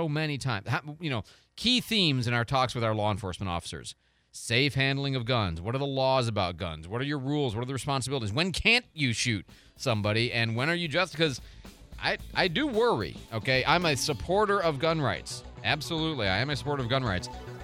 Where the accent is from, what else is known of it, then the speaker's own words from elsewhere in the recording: St. Louis, Missouri, United States; And I'm from St. Louis.